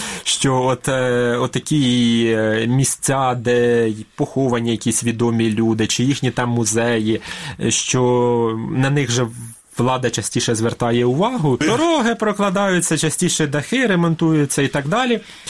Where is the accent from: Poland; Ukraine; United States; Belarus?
Ukraine; Chornukhy, Poltava Oblast; Я навіть приїхав на навчання до Києва, кажу, я з Чорнух, люди не розуміли, де це.